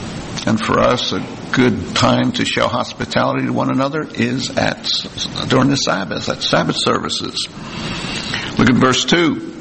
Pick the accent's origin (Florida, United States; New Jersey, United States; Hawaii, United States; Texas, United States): New Jersey, United States; I guess I grew up in New Jersey, so it was no big deal.